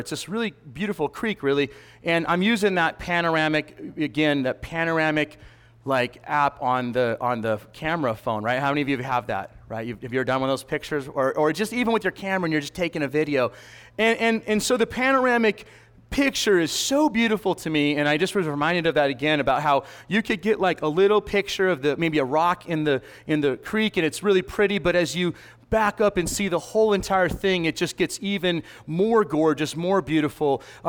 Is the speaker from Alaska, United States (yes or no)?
yes; Alaska, United States; oh, you know, probably it's because I grew up in Alaska.